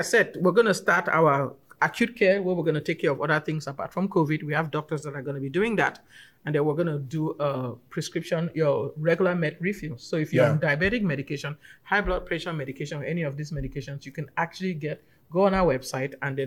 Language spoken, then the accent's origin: English; Texas, United States; I'm still a Texan, though.